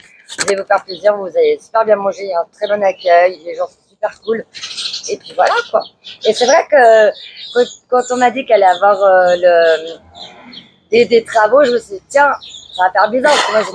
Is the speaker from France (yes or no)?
no; Switzerland; Et pourtant, hein, je suis Suisse.